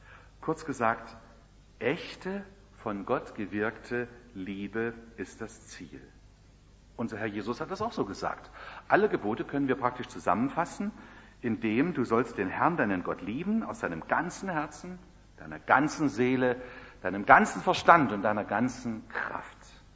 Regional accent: East Germany, Germany; Bei uns im Osten war Hammer und Sichel da drauf.

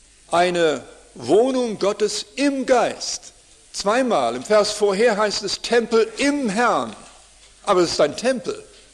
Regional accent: Canada; Bei uns in Kanada konnte man früher, heute wird schon mit anderem Material mal gebaut, aber Holzhäuser konnten ohne weiteres vom Fundament weggenommen werden

